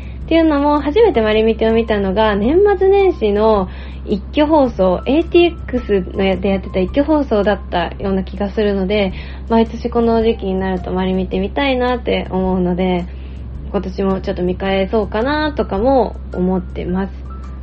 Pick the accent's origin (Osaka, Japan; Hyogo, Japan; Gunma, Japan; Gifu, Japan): Gunma, Japan; Kiryu; 皆様今年もどうかよろしくお願いいたします。私はですね、地元が群馬県桐生市というところなんですけど、年を越すちょっと前に実家の方に帰省しておりまして、今実家でこちらの音声を録音しています。